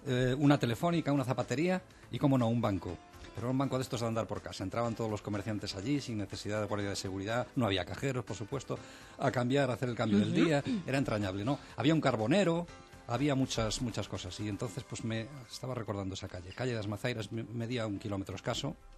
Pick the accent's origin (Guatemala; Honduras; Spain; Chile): Spain; Viana, Galicia; he escrito un relato basado en la calle principal de mi pueblo también.